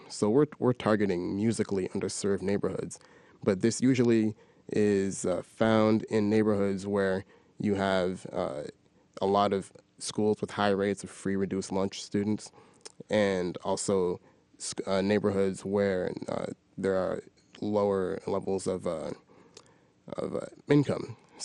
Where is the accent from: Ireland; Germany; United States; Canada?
Canada; I grew up in Canada, and my parents are, my dad is from Haiti, and my mom is from Cameroon.